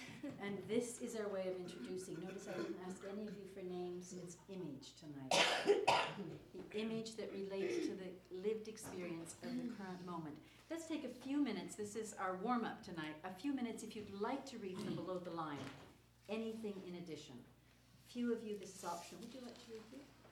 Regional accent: Seattle, Washington, United States; now in Edmonton, Canada; I come down from Edmonton. I grew up in Seattle.

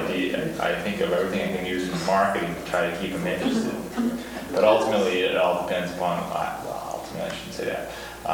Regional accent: Illinois, United States; and I grew up in Illinois, in an LCMS home household when my dad was pastor.

